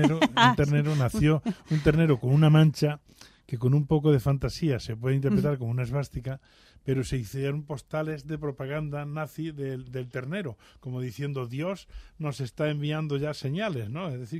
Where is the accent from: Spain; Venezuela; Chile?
Spain; para eso somos españoles